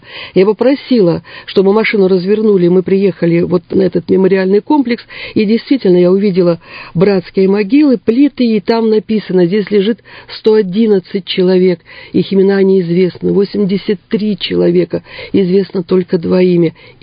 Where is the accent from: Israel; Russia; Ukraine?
Russia; Irkutsk, Irkutsk Oblast; я имею смоленские корни. Так получилось, что я иркутянка в первом поколении.